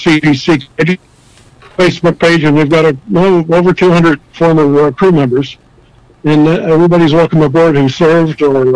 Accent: Danbury, Connecticut, United States; it's directed towards people I grew up with in Danbury

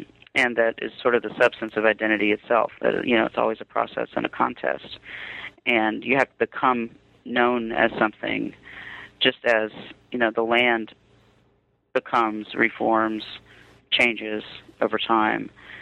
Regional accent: Southern United States, United States; being Indian, being American, being Southern, all at the same time, and not, you know, not concerned about there being a conflict between those three identities.

